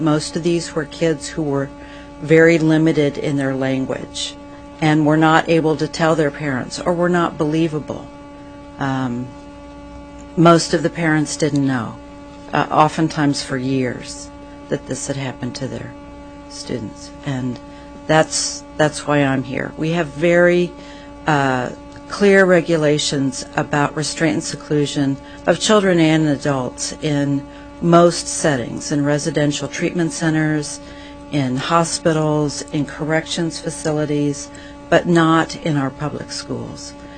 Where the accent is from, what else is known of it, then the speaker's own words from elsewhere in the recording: Anchorage, Alaska, United States; I'm from Anchorage, Alaska.